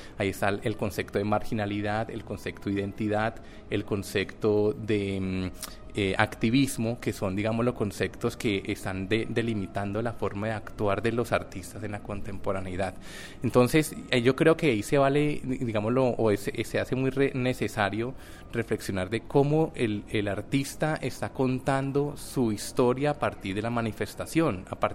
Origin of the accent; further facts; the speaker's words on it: Colombia; para hablar de lo que a nosotros como colombianos nos da temor hablar